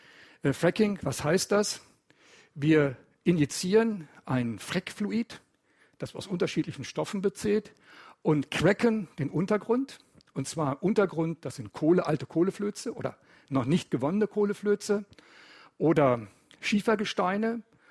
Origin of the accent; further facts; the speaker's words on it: North Rhine-Westphalia, Germany; das hören Sie hoffentlich, oder denke ich zumindest an meiner Aussprache, ich komme nicht aus dem Schwabenland, ich komme aus dem Ruhrgebiet, ich komme aus dem Pott, wie man bei uns sagt.